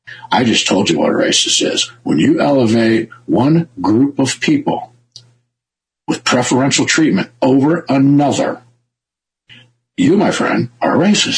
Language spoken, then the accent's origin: English; Scotland, United Kingdom; I don't care if it was Scottish people. I'm Scottish, I can say that.